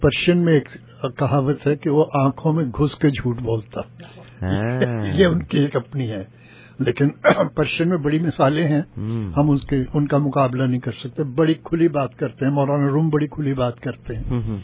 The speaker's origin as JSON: {"language": "Urdu", "town": "Lahore", "region": "Punjab", "country": "Pakistan", "said": "جب میں لاہور سے آیا تھا, جب بچپن کی بات کر رہا ہوں"}